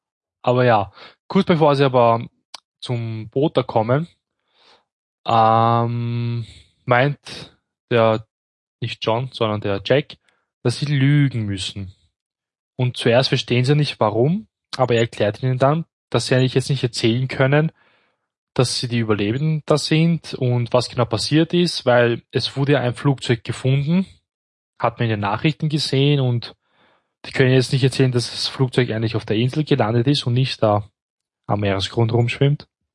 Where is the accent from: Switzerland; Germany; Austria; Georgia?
Austria; Also bei uns in Österreich ist es zumindest so